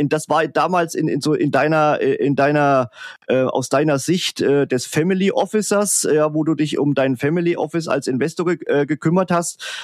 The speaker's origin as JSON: {"language": "German", "town": "Leipzig", "region": "Saxony", "country": "Germany", "tie": "born there", "also_born_or_lived": "Thuringian Forest", "said": "bin in Leipzig schon geboren, ne? Und ich wohne jetzt und lebe auch jetzt hier wieder. Aber ich kann und will gar nicht abstreiten, dass ich 20 Jahre auch im Thüringer Wald gewohnt habe"}